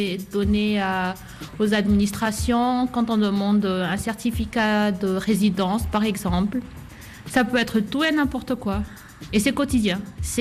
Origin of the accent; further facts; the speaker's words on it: Madagascar; je suis de Madagascar